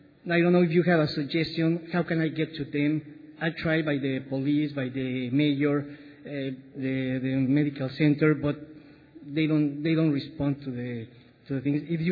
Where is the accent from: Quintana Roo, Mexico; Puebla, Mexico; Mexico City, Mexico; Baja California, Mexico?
Quintana Roo, Mexico; Holbox; I'm from Holbox Island, Mexico.